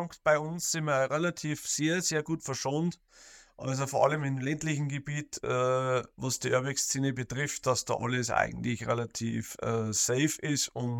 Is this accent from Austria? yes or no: no; Bavaria, Germany; ich komme ja wie gesagt aus der Oberpfalz und nähe Regensburg